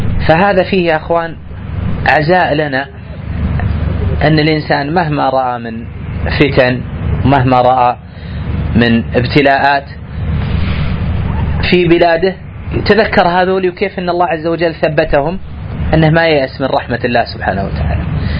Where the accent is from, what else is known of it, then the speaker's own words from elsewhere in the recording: Najd, Saudi Arabia; مشهور طبعا حتى عندنا في السعودية